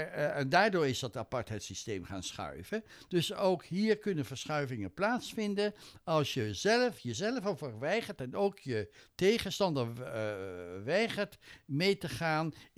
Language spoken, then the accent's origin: Dutch; The Hague, South Holland, Netherlands; Ik sterk heb dat gevoel als Hagenaar, ik hoor er niet meer bij als ik in het centrum loop.